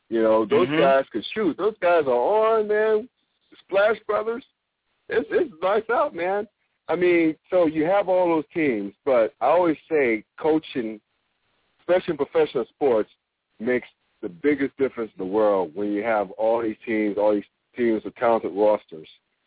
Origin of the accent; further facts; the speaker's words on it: North Carolina, United States; growing up in North Carolina, I started to follow the Hornets a little bit before they moved to New Orleans.